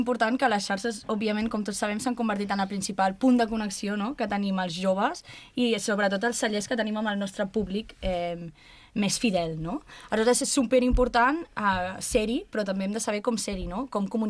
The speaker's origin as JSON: {"language": "Catalan", "town": "Vilanova i la Geltrú", "region": "Catalonia", "country": "Spain", "said": "Jo sóc de Vilanova i la Geltrú, vale? Aleshores jo no estic tan arrelada al Penedès com potser ho sou vosaltres."}